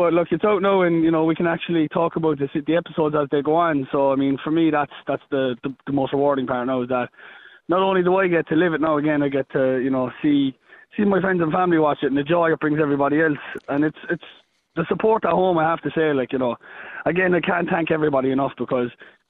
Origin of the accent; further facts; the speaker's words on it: Ireland; just because we're all Irish, you know what I mean?